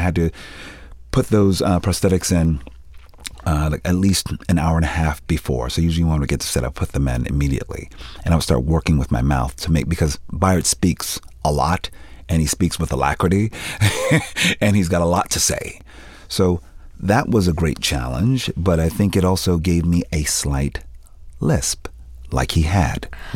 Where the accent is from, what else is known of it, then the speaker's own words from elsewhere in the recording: Philadelphia, Pennsylvania, United States; I'm from Philadelphia. We don't sound like that.